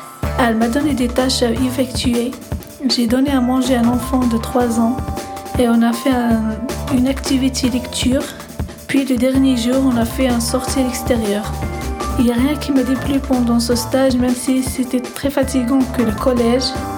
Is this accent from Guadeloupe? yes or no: no; Algeria; now in France; j'ai 15 ans. Je suis 3e Lima de Collège Marcelin. Je suis arrivée en France au mois d'août 2012. Je suis algérienne.